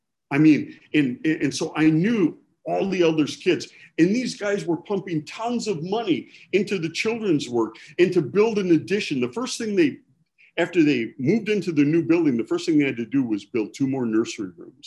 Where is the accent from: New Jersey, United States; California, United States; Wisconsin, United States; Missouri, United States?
Wisconsin, United States; Milwaukee; I don't know, how I grew up in Milwaukee, right?